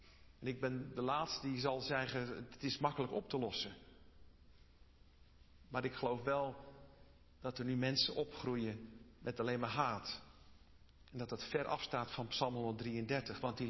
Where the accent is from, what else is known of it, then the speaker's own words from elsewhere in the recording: Netherlands; Ik ben getogen hier in Nederland. Ik voel me ook Nederlander. Maar ik heb een Chinees uiterlijk.